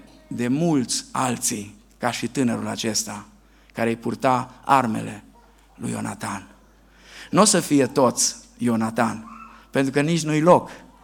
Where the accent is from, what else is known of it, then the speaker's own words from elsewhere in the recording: Banat, Romania; Mă scuzați, eu sunt bănățean și știți, încă nu s-au născut glumele cu bănățeni.